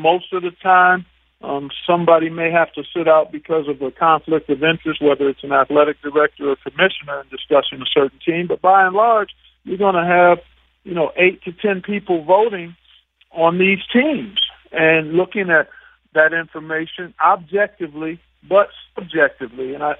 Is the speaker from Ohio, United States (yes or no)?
yes; Ohio, United States; I'm a Northeastern Ohio guy.